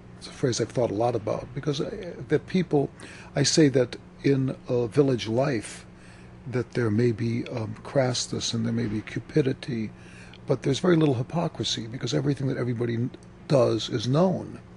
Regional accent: Chicago, Illinois, United States; I'd never seen mountains before. I was from Chicago, and then all of a sudden there's the most beautiful countryside in the world.

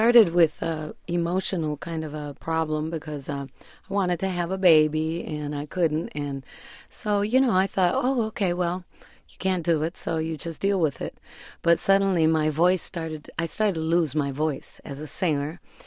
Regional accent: Oaxaca, Mexico; And I went to one of them in Oaxaca, in my home state in Mexico.

